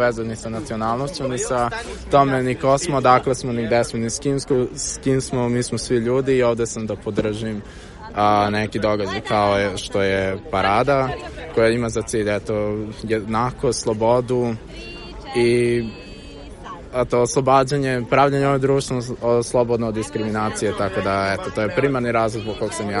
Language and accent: Serbian; Belgrade, City of Belgrade, Serbia; dolazim iz Beograda, imam 19 godina, studiram Fakultet političkih nauka